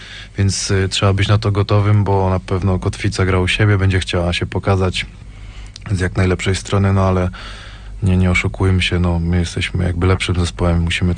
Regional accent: Wrocław, Lower Silesian Voivodeship, Poland; ale no jestem z Wrocławia, to chyba bym skłamał, gdybym powiedział, że mnie to nie interesuje.

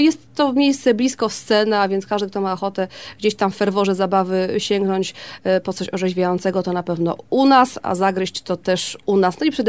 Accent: Silesian Voivodeship, Poland; ja tego nie pamiętam, jestem ze Śląska

